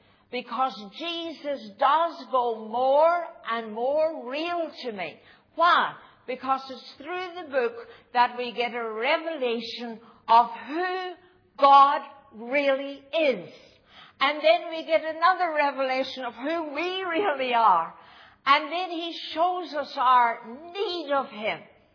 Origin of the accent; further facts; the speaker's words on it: Lurgan, Northern Ireland, United Kingdom; Face as long as a Lurgan spade. That's where I was brought up and born in Lurgan.